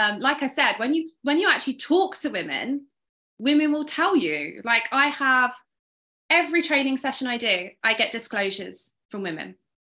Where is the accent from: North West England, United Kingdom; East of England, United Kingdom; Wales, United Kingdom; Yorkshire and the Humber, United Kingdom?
East of England, United Kingdom; I'm from Essex. Now I guess the Essex girl thing is known in America.